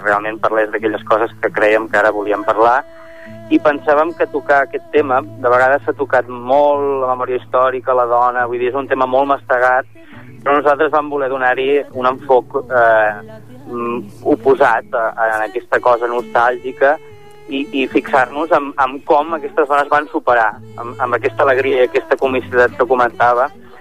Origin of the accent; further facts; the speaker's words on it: Tarragona, Catalonia, Spain; som els dos de Tarragona, ja ens coneixíem